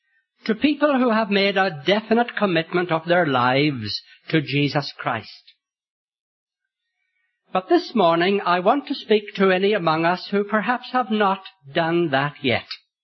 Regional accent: Belfast, Northern Ireland, United Kingdom; moved away as an adult; also born or lived in Ethiopia / England; Yes, Northern Ireland is my home. I was born in Belfast, and at the age of 24, I went to Africa. Served the Lord there for some 17 years as a missionary in Ethiopia. Now I live again in Ireland

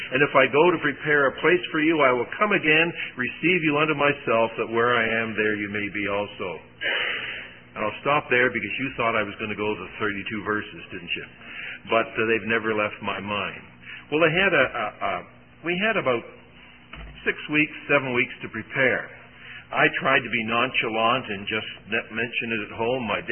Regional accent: Toronto, Ontario, Canada; I was born in Toronto and attended Central Gospel Hall in the city of Toronto

